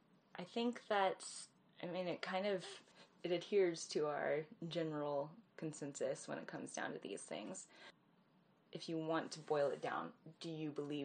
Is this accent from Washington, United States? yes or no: yes; Washington, United States; which is actually very close to where we live or where mm-hmm. we grew up in Pierce County